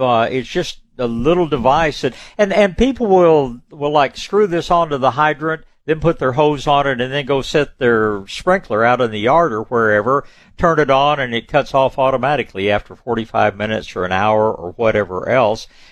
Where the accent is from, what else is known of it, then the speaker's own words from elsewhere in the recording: Tyler, Texas, United States; born there; I mean, I was born in Tyler, Texas. I've got nothing against Tyler, but they use a different rootstock in that part of Texas.